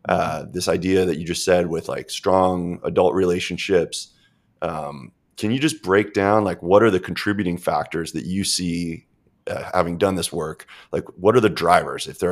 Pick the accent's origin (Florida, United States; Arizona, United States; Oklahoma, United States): Arizona, United States; Phoenix; is currently based in my hometown, Phoenix, Arizona.